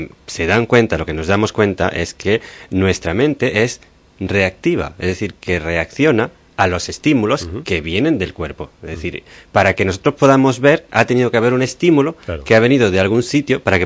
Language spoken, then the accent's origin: Spanish; Puig d'en Valls, Balearic Islands, Spain; Porque para salir de Santa de Puig de Valls, que es de donde yo vengo, ¿no?